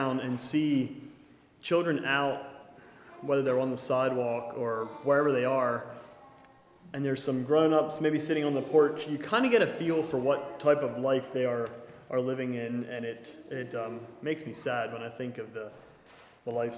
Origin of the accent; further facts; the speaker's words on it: Shenandoah, Pennsylvania, United States; Y'all know we're from Shenandoah. I'm sure most of you, probably all of you, have been there at least once. A small coal town up about an hour north of here.